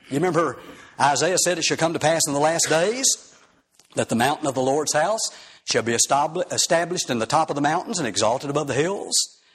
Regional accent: Houston, Texas, United States; Back in 1988, when I grew up in Houston, Texas

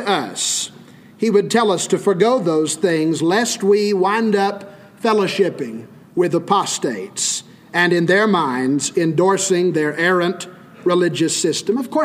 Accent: Wichita Falls, Texas, United States; Many of them live right here in the DFW or in my hometown of Wichita Falls.

